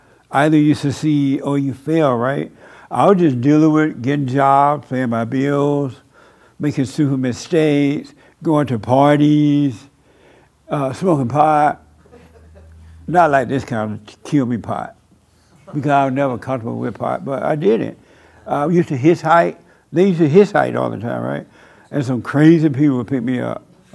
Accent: Alabama, United States; even when I saw when I moved to the city from Alabama, I saw other culture

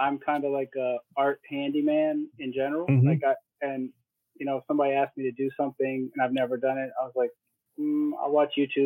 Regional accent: Maryland, United States; also born or lived in Washington, D.C.; I grew up in Maryland and DC.

